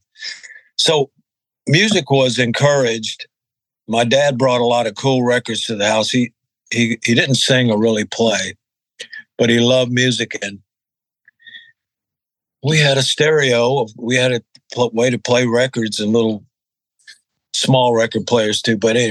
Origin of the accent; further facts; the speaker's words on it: Mobile, Alabama, United States; moved away as an adult; also born or lived in Birmingham; Actually, I was born in Birmingham, which is a larger town. And I guess I was about two years old. When we moved to Mobile on the coast, as far down as you can travel on I-65 down south. And that's where I grew up till I was 21